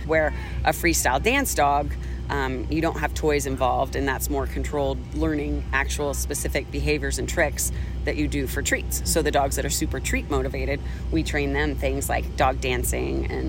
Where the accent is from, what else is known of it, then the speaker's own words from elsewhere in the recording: Colorado, United States; I'm from Colorado.